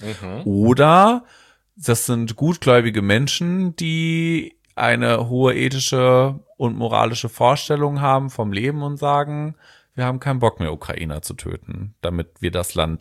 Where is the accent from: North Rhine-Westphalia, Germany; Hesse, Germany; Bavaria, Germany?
North Rhine-Westphalia, Germany; Horn-Bad Meinberg; An die City, wo ich herkomme, beziehungsweise das Dorf.